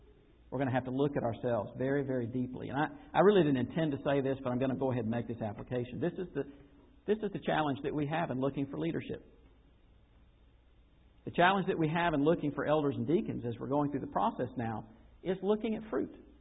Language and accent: English; Florida, United States; Where I grew up in Florida, we had a yard that was filled with all kinds of fruit trees and various kinds of citrus trees.